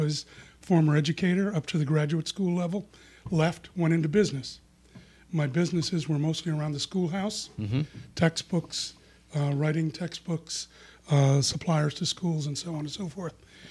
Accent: Boston, Massachusetts, United States; also born or lived in New York; Well, I grew up in Boston and New York and always had a place in Delaware.

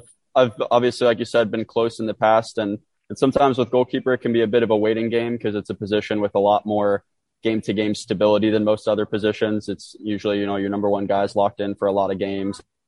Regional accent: Houston, Texas, United States; Obviously, born and raised in the Houston area. I remember going to the Dynamo games back at Robertson Stadium

